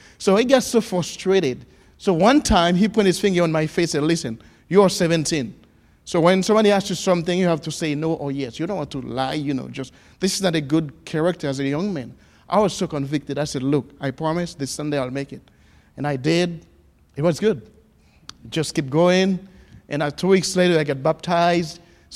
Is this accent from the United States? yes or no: no; Haiti; English is a second language; And my home country in Haiti, I was raised in with a single mom, and I got two sisters.